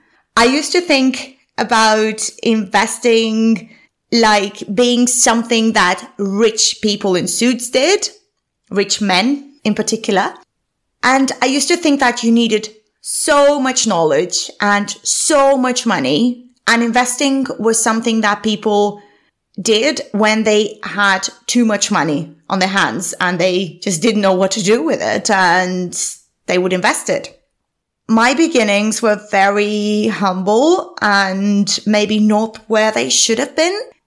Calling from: London, United Kingdom; So it is 6:30 in the morning where I'm recording this from, and I'm recording this from London.

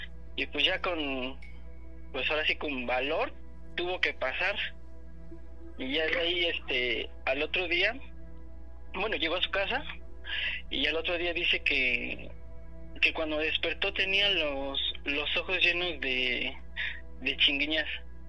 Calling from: Huejotzingo, Puebla, Mexico; de Huejotzingo.

